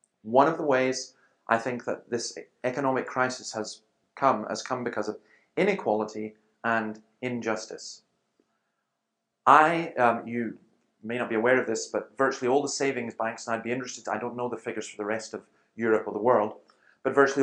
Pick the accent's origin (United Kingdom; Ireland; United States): United Kingdom; Scotland; I'm ashamed, because as a Scotsman, we had a banking system that was the envy of the world